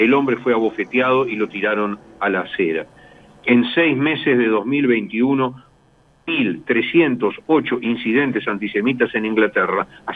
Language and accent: Spanish; Uruguay; Eso lo vemos aquí, en mi país, reiteradamente en Uruguay